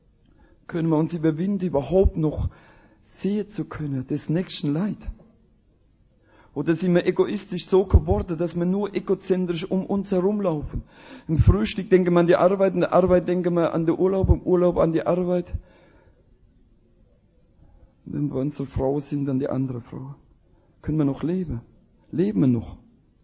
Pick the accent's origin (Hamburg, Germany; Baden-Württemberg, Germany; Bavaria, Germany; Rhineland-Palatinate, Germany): Rhineland-Palatinate, Germany; wir haben da bei uns in der Pfalz, die Misthaufe sind so im Loch drin